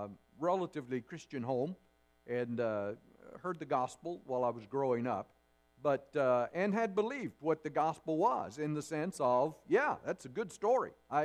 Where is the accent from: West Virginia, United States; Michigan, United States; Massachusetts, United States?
West Virginia, United States; I'm from West Virginia, actually, originally